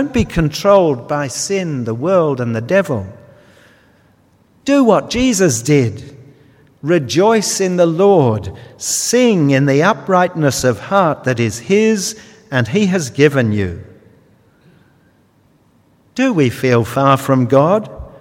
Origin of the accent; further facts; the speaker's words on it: Australia; I grew up in Australia, and it was a kind of rite of passage to have horse riding lessons.